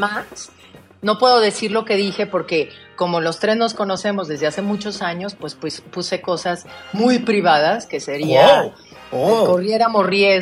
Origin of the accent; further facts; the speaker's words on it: Mexico; para mí como mexicana, viviendo también mucho tiempo fuera